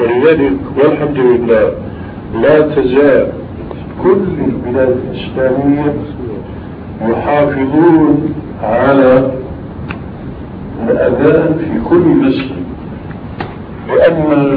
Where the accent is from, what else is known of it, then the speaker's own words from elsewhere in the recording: Damascus, Damascus Governorate, Syria; فهم رجل في الأخير أنه صلاته كما يقول عندنا في دمشق فشكلي